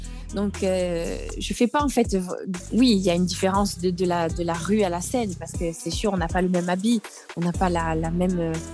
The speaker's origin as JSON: {"language": "French", "region": "Corsica", "country": "France", "said": "moi je suis corse."}